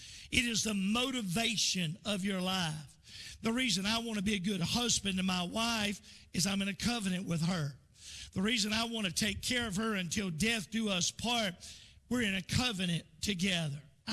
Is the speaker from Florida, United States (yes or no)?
yes; Florida, United States; In Jacksonville, Florida, my wife was raised most of her life, the majority of her life. I was raised outside of Jacksonville.